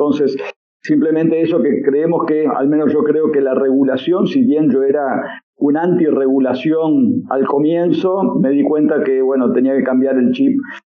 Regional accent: Uruguay; de Uruguay.

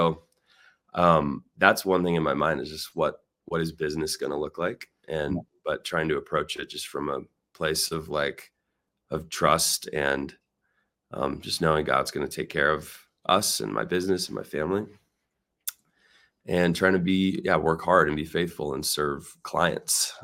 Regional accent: Colorado, United States; So I'm from Colorado, so I'm definitely pulling for the Niners.

